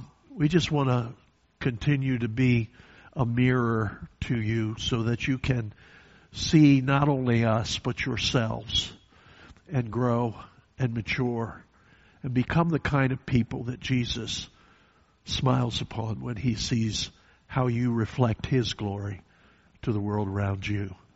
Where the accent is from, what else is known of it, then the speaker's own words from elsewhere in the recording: Gettysburg, Pennsylvania, United States; I grew up in Gettysburg for 7 of my years and visited many times.